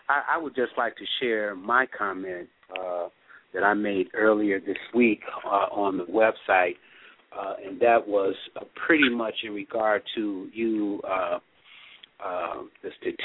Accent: Gary, Indiana, United States; now in Minnesota, United States; I was born and raised in the Gary, Chicago area, and I live in Minnesota.

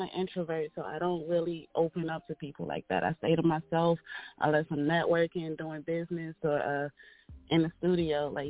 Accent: Newark, New Jersey, United States; I'm from Newark, New Jersey. Actually, scratch that. I'm from the motherfucking Bricks.

